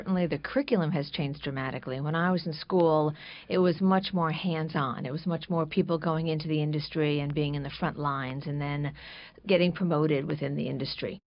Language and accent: English; New York, United States; And I grew up on Long Island, and my dad worked in New York City.